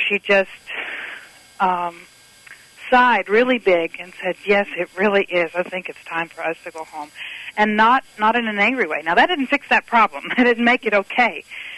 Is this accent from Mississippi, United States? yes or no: yes; Mississippi, United States; hi, you know, I'm from Mississippi, and I made y'all some cookies